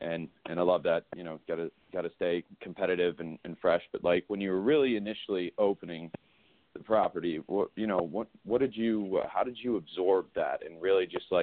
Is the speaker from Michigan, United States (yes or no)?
yes; Detroit, Michigan, United States; now in Las Vegas, United States; Well, yeah, I'm from Detroit originally, and you know, I grew up with the Detroit Red Wings, winning 3 Stanley Cups in my lifetime.